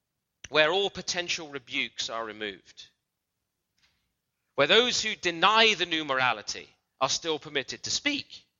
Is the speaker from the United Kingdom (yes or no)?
yes; United Kingdom; now in Toronto, Canada; well, I'm British, but I'm an honorary Canadian. Okay, well, I've lived here 11 years.